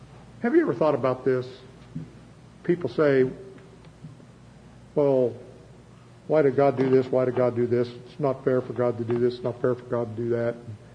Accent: Chillicothe, Ohio, United States; I grew up in Chillicothe

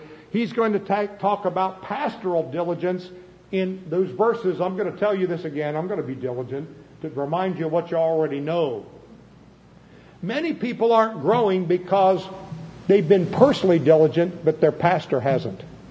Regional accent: Ireland; I relate to that. I'm Irish

